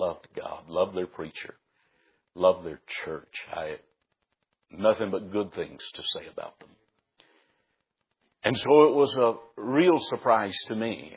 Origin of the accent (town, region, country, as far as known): Florida, United States; born or raised there